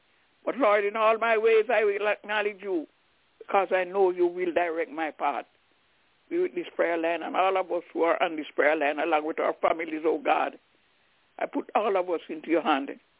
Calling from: Albany, New York, United States; I'm calling from Albany in New York.

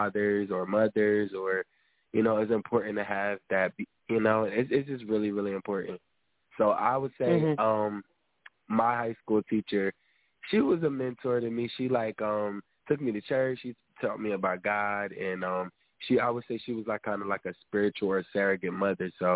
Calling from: Trenton, New Jersey, United States; Hi, this is … with Trenton Makes, calling in from Trenton.

